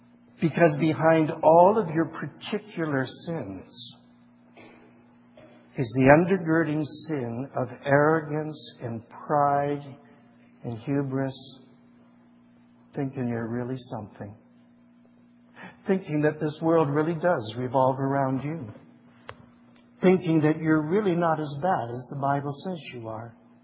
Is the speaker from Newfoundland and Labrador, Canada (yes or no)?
no; Windsor, Ontario, Canada; and I grew up in Windsor, and he played across the road across the river in Detroit.